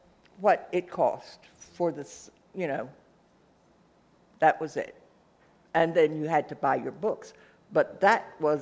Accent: Philadelphia, Pennsylvania, United States; I grew up in Philadelphia, went to Girls High, went to Temple, and taught in the Philadelphia public schools.

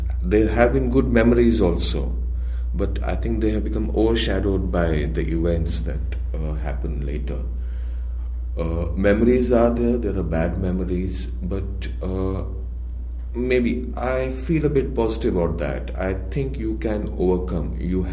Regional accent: Jammu and Kashmir, India; When I was growing up in Kashmir, I hated that place. Because there were no avenues for me, you know, to be an artist or a filmmaker or a theater person in a very conservative society

